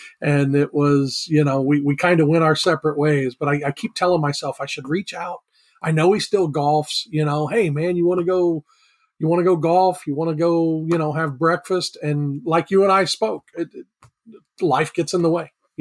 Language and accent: English; Camden, South Carolina, United States; born there; So I was born in Camden, South Carolina, and I was raised in a predominantly Southern Baptist family.